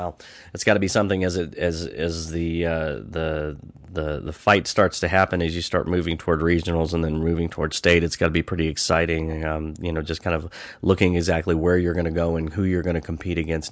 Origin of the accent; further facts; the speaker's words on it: Texas, United States; Yeah, I grew up in Texas. I was part of it 32 years ago, and it seems like that it's still the king out there in Texas.